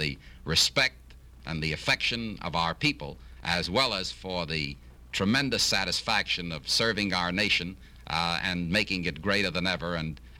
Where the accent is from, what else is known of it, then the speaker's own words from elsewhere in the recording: United States; I'm an American first. Then I'm a Republican.